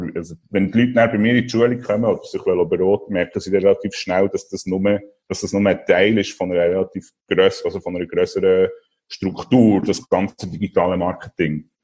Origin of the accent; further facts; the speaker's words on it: Solothurn, Switzerland; also born or lived in Basel / Copenhagen; now in Portugal; Als Solothurner, der ist über Basel auf Kopenhagen und dann hier auf Portugal, genau.